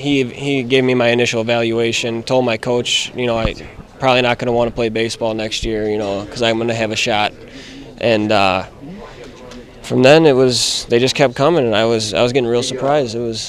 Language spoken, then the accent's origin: English; Wilmington, Illinois, United States; Wilmington. It's about an hour south from there.